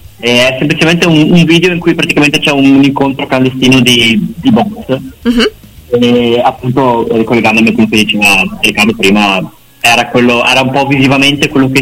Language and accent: Italian; Vicenza, Veneto, Italy; noi veniamo dall'underground di Vicenza.